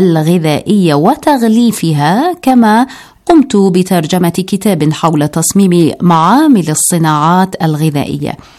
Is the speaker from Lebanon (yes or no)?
no; Iran; Arabic is a second language; ولكن بلدي إيران بحاجة إلى تخصصي